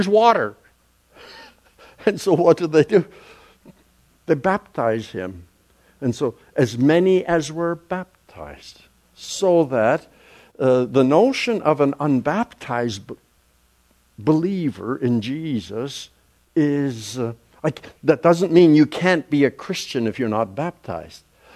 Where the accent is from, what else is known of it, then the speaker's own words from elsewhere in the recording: Canada; I'm Canadian, we still say grade nine.